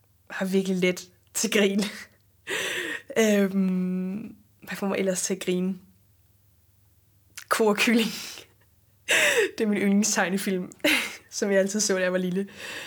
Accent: Mariager, North Denmark Region, Denmark; Urtekram ligger jo i Maja, som er min hjemby

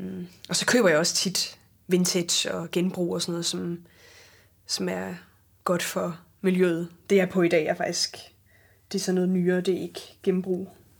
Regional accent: Mariager, North Denmark Region, Denmark; Urtekram ligger jo i Maja, som er min hjemby

